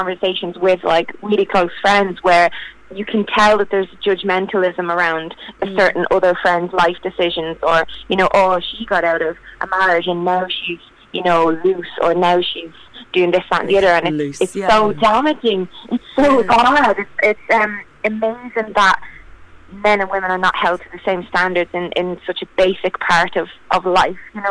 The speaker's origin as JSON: {"language": "English", "country": "Ireland", "tie": "born or raised there", "said": "obviously I'm in Ireland and I grew up in Ireland. I went to an all-girls Catholic school run by nuns and stuff."}